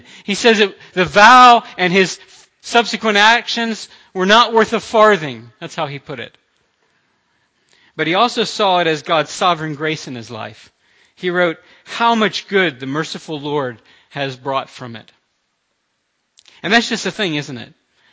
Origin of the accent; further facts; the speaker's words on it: Florida, United States; I mean, I'm from Florida. I know what these lightning storms are like.